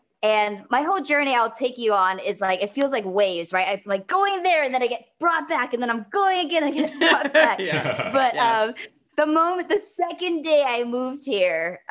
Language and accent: English; Fremont, California, United States; also born or lived in San Francisco; now in Los Angeles, United States; I'm originally from the Bay Area. I was born in San Francisco, raised in Fremont. I've been a NorCal girl all my life. And I moved down to Los Angeles 8 years as of April Fool's Day this year, actually.